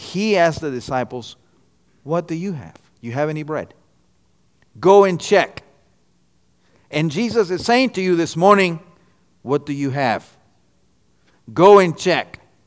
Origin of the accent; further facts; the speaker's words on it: Guatemala; now in United States; Guatemala, but I became an American citizen. And I've been here longer than I was in my country. So I am an American.